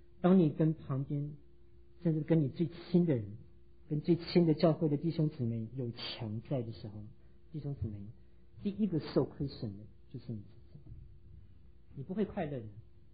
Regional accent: China; 那你知道美国人用信用卡跟我们中国人不一样啊

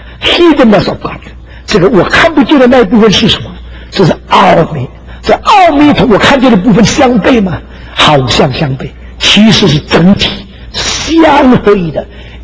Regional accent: China; 我们中国人不会明白

